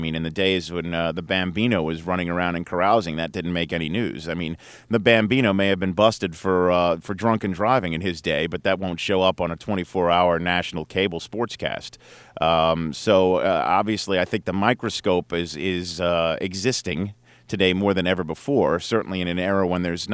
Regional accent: New York City, New York, United States; there's a living grave in my hometown in New York City?

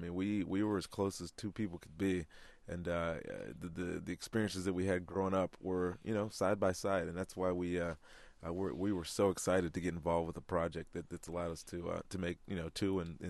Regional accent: Roanoke, Virginia, United States; I remember when we were growing up in Roanoke

